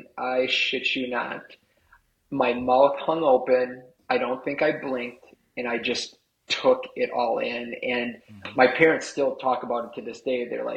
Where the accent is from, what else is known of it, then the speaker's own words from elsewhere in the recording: Wisconsin Rapids, Wisconsin, United States; I did, but I was actually from Wisconsin Rapids at that time, living just out down the road from the river site that the aqua skiers were on.